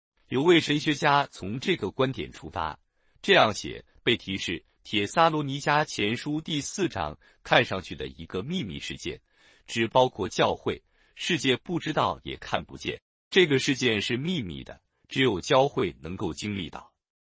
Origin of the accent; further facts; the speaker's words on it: United States; Chinese is a second language; 对我们美国人来说